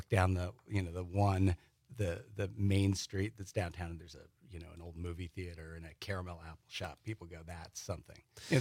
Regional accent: Brooklyn, New York, United States; now in Wisconsin, United States; I'm an implant. I came here from Brooklyn. My wife is from Wisconsin.

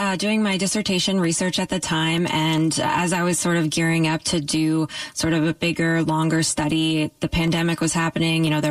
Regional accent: Iowa, United States; And eventually I picked some small-scale processing plants back in my home state of Iowa

